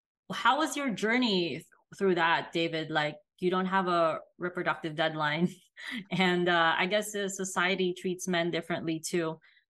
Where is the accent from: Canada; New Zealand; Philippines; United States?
Philippines; I grew up Catholic, I'm Filipina, and it's just people just love babies over there.